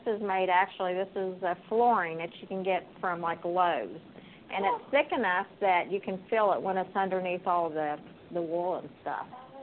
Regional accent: Huntington, West Virginia, United States; born there; now in Ohio, United States; I was born in Huntington, West Virginia, and I went to Marshall University and did my undergraduate and my graduate work there. And in 2000, my husband and I moved to Ohio and bought an 86-acre farm, as is.

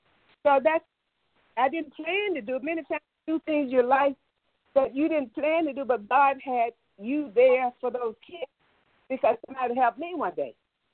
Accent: the South, United States; I'm from the South. So I was cooking when I was 10 years old.

